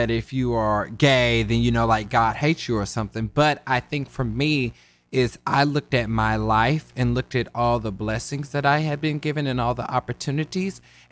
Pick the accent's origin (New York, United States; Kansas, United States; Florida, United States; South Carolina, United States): Kansas, United States; moved away; But I think growing up in Kansas, I don't think I realized the homophobia of the Midwest until I had left